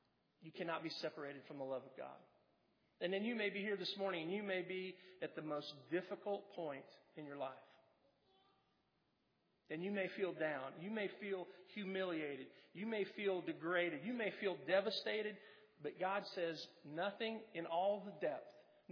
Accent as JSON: {"language": "English", "region": "Kansas", "country": "United States", "said": "I'm from Kansas. That's not a saying we have in Kansas, but it is in the South."}